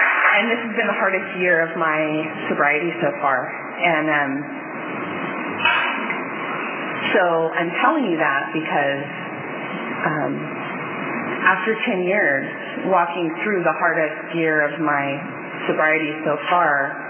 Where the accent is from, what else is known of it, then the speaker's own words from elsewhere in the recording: Visalia, California, United States; And I am from Fresno originally, from Visalia originally. I grew up here